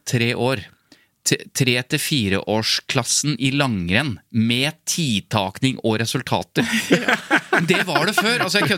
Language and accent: Norwegian; Jevnaker, Innlandet, Norway; Jevnaker, der jeg er fra, og det er kanskje noen blander det med Jessheim, men altså Jevnaker, det er der Hadeland Glassverk er.